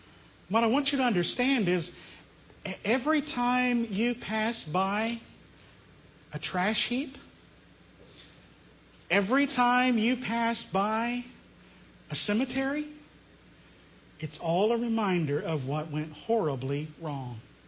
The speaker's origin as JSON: {"language": "English", "country": "United States", "said": "I'm an American. And we are stubbornly independent."}